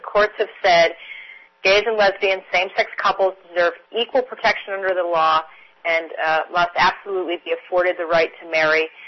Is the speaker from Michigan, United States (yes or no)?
yes; Michigan, United States; I come from the Midwest of the country. I was originally born and raised in Michigan.